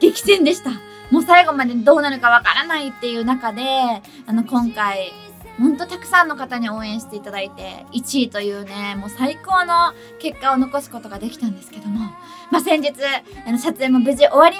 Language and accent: Japanese; Yachimata, Chiba, Japan; 私の地元千葉県八街市の夏祭りに出演させていただきます。